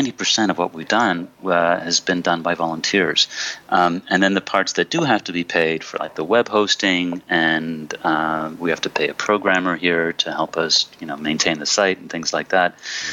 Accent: New York, United States; I'm from New York, okay? I grew up with the New York Times.

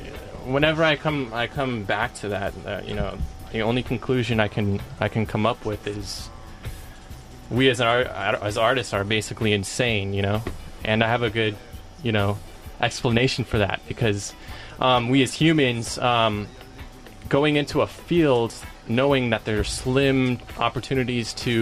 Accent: Fremont, California, United States; also born or lived in Hayward; I was born in Hayward, and I was raised in Fremont.

